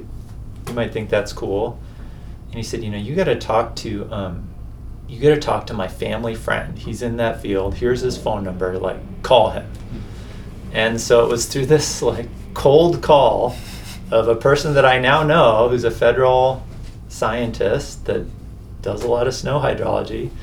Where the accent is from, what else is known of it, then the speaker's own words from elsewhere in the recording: Portland, Maine, United States; I'm from Portland, Maine. Grew up, by the ocean, but was never really drawn to ocean stuff.